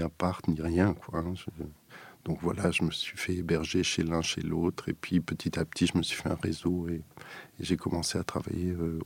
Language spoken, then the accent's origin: French; Strasbourg, Grand Est, France; born there; Alors que j'étais natif de Strasbourg